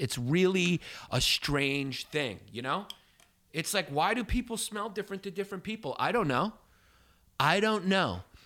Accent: New York, United States; I'm going, I'm American. It's typical like American, especially New Yorker arrogance

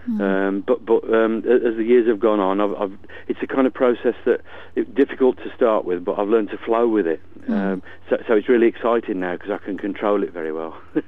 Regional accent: Bilston, West Midlands, United Kingdom; now in Ironbridge, United Kingdom; I've got this show back at Bilston, my hometown. Because I now live in Ironbridge

